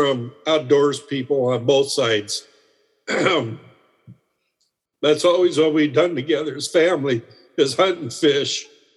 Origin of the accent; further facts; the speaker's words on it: North Platte, Nebraska, United States; also born or lived in Alliance; And from there, my family, we ended up in North Platte. I graduated high school in North Platte, which is a good central location